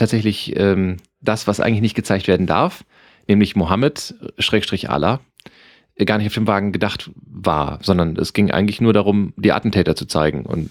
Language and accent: German; Damme, Lower Saxony, Germany; In meiner Heimat wurde es, also es gibt eine. Ich würde sagen, eine Karnevalshochburg in Niedersachsen und das ist Damme.